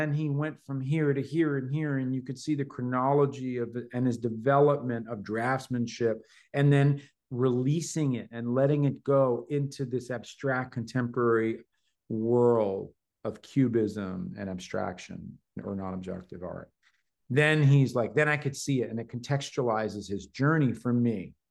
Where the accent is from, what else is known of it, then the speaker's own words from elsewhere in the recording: New York, United States; I come from New York, I come from the streets. I grew up with guys like Zephyr and Futura and Doze and Bill Blast and all the old school graffiti writers